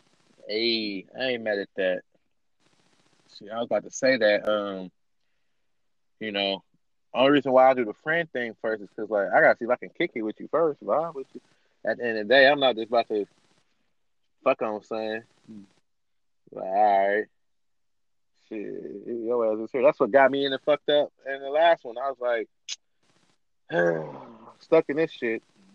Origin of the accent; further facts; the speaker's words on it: Detroit, Michigan, United States; like, I feel like the generation I grew up in Detroit, eat Coney like how they